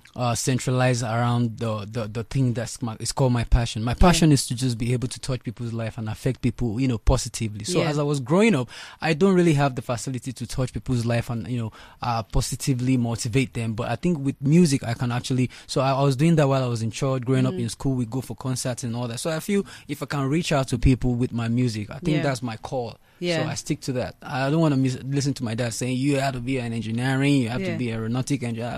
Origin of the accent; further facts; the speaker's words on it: Lagos, Nigeria; Yeah, I grew up in Lagos, Nigeria